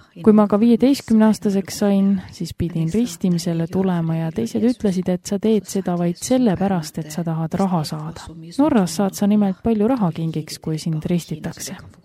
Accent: Tallinn, Harju County, Estonia; Ma olen varem endamisi mõelnud, et olen üles kasvanud Koplis ja ikka arvanud, et kõik elavad nii.

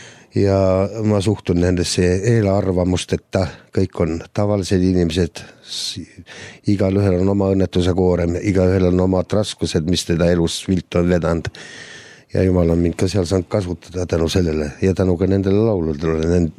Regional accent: Tallinn, Harju County, Estonia; born there; Ma olen sündinud Tallinnas, õigemini Nõmmel, oli tollal vist mingi pisikene haigla. Ja 1949. aastal, 20. augustil, nii et praegu olen 61 ja augustis, kui jumal lubab, siis 62

